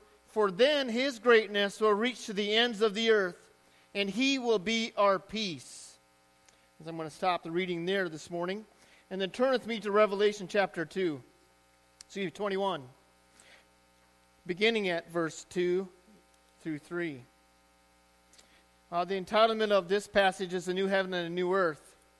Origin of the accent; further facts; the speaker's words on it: Greeley, Colorado, United States; also born or lived in Elvord / Inwood; this is a picture of the farm place that I grew up on near Greeley, Colorado.